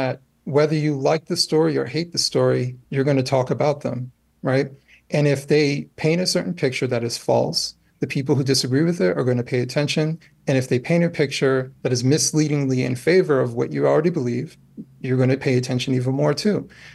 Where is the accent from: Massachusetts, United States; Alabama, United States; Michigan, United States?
Michigan, United States; Detroit; born there; also born or lived in New Jersey; We moved a lot. I was born in Detroit, but I've lived in four states before the age of 18. But I tell people from New Jersey. I've lived in Jersey for 20 plus years.